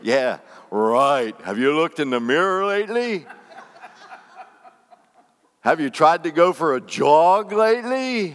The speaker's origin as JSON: {"language": "English", "region": "Pennsylvania", "country": "United States", "said": "I'm from Pennsylvania. I know you guys. Your sheds are full of them."}